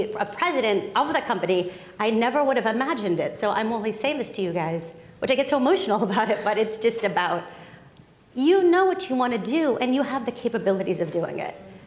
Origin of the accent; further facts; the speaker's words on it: San Antonio, Texas, United States; I'm Mexican-American, proudly Latina, and I grew up in Texas, which is actually, my town is San Antonio, Texas